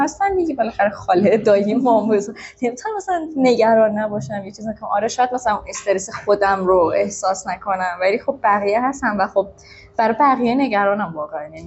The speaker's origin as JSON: {"language": "Persian", "country": "Iran", "said": "تهش من ایرانی ام، بالاخره تهش چی مملکت به دنیا اومدم، چالش پاسپورت آمریکا رو بگیرم چه چیز باز هم من تو اینجا به دنیا اومدم"}